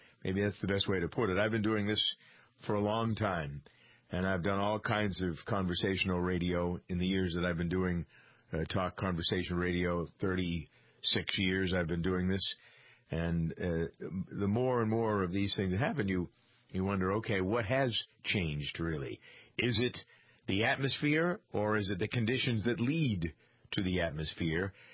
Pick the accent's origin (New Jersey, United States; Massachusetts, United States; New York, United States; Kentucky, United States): Massachusetts, United States; I remember in the town I grew up in Massachusetts, the caliber of the selectmen used to be extraordinary.